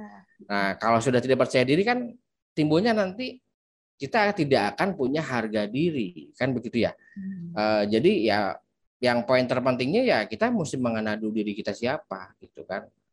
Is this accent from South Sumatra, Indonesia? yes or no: no; Bandung, West Java, Indonesia; born there; contoh saya dilahirkan di Kota Bandung gitu kan.